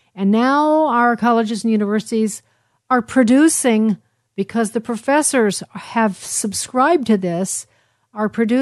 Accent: Chicago, Illinois, United States; In Chicago, yes, my hometown.

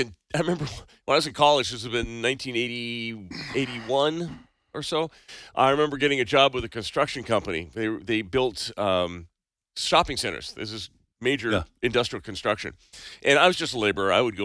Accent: California, United States; My home state. I'm so proud.

